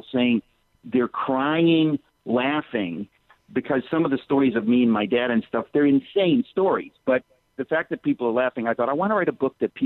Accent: New York City, New York, United States; born there; I was born in New York City. My parents came from the old country. My father came from Greece. My mother came from Germany. They met in an English class in Manhattan in 1956.

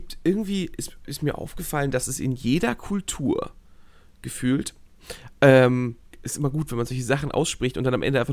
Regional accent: Germany; born there; now in Cologne, Germany; Ich bin halb Pole, ne? Ich bin zwar in Deutschland geboren, aber meine Eltern kommen halt aus Polen. Und dann bin ich aber noch nach Köln gezogen.

